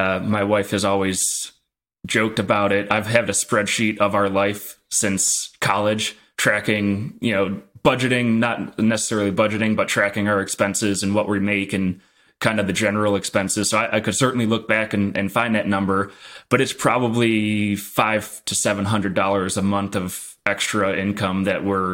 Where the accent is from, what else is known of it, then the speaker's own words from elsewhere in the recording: Midwest, United States; It's values that I grew up in the Midwest have very what I would consider the stereotypical Midwest parents, where they live simple lives and they value what they value.